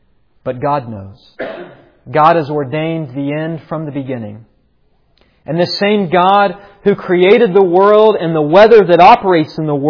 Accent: West Virginia, United States; Now, partly I say that because I'm from West Virginia, and West Virginia is the mountain state.

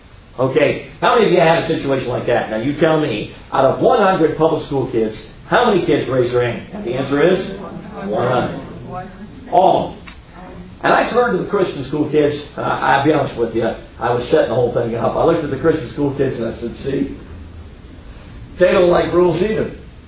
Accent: Chicago, Illinois, United States; I grew up in Chicago, and there was a lot of European ethnic groups in my neighborhood. There were Greeks, and there were Polish, and I was Dutch.

